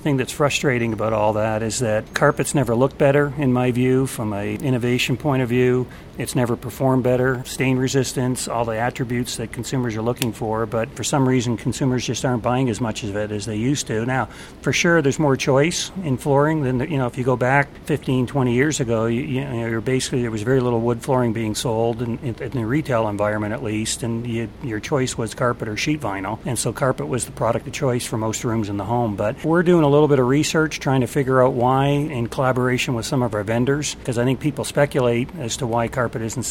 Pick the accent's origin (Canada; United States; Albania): Canada; I'm a Canadian, and I still live in Canada for part of the year